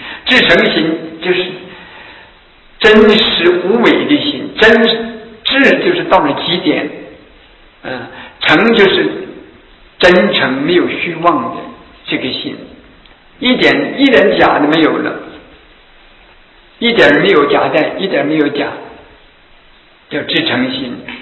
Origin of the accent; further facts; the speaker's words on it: China; 你看我们中国人呢，主张啊，格物致知、诚意正心、修身齐家治国平天下